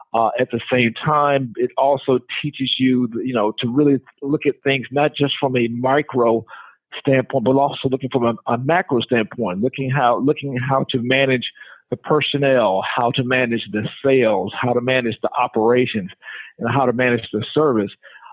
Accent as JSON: {"language": "English", "town": "Atlanta", "region": "Georgia", "country": "United States", "tie": "born or raised there", "said": "Born and raised in Atlanta, Georgia."}